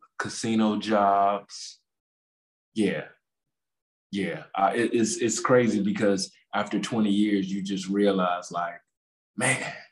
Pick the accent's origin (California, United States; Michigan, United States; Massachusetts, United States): Michigan, United States; Detroit; For me, just the way that we grew up in Detroit, family has always been the fuel that I needed to continue.